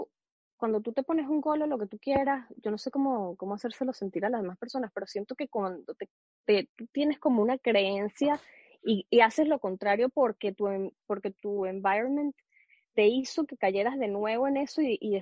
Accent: Venezuela; moved away; aunque nosotras nos criamos en Venezuela

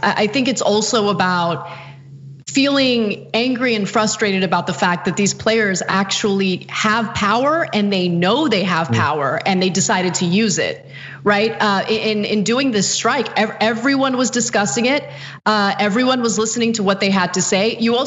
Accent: Milwaukee, Wisconsin, United States; Proud of my hometown, MKE Bucks.

